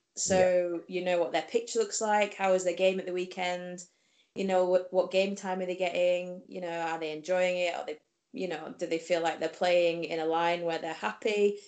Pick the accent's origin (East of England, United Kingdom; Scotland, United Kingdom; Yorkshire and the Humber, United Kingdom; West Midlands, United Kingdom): Yorkshire and the Humber, United Kingdom; But I'm from Yorkshire, so I don't actually think that's quite as bad as if I was from all the way down south.